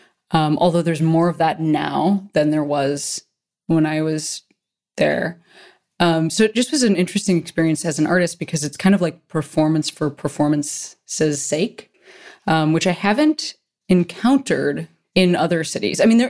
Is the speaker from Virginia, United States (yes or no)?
no; Chicago, Illinois, United States; I'm from Chicago.